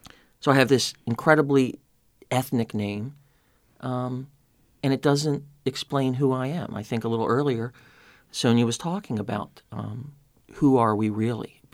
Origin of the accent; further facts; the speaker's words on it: Baltimore, Maryland, United States; what it is like to look at my hometown from a distance of 3,000 miles. And I have a Spanish grandfather who built ships during World War II, okay? I have a Polish grandfather